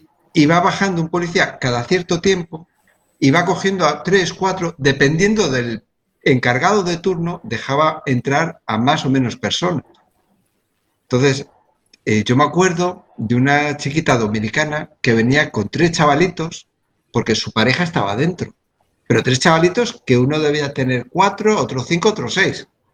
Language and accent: Spanish; Spain; yo soy español y conmigo me gritas un poquito y luego bajas el tono porque soy español